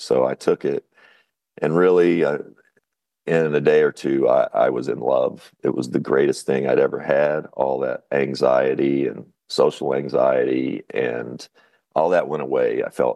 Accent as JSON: {"language": "English", "region": "Kentucky", "country": "United States", "said": "I'm from Kentucky, and I don't know if that's considered the Bible Belt, but they sure considered North Carolina that, and I heard that a lot."}